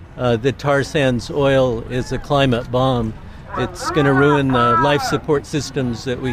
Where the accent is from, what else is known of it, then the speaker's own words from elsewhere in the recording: Corvallis, Oregon, United States; I'm from Corvallis, Oregon. I was born in Oregon. I've lived here all my life.